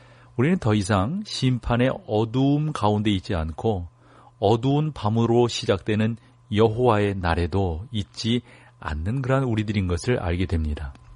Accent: Suwon, Gyeonggi Province, South Korea; 저는 뭐 여러분들이 들으셔서 알겠지만 표준어를 사용한다고 생각하는데요. 저는 경기도가 제 고향이니까요. 수원이 고향이니까

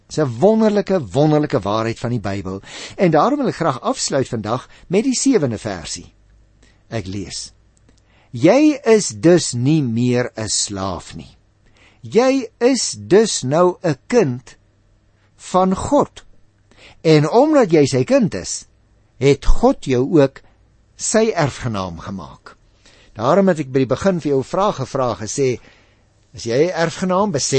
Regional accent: Western Cape, South Africa; Nou, ek praat nogal van ek, omdat ek daarmee groot geword het in Goeie Kaap. Maar hoe langer ek hier in die noorde, ek wil amper vir jou sê in die buiteland woon, hoe langer begin ek soos die mense hier praat van ek.

